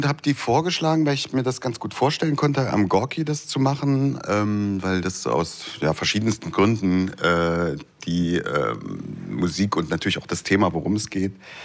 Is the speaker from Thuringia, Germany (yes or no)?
yes; Erfurt, Thuringia, Germany; Ich komme aus Erfurt.